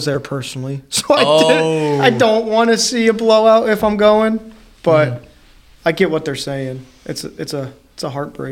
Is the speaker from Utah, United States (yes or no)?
no; Columbia City, Indiana, United States; Yeah, I've grown up in Columbia City all my life.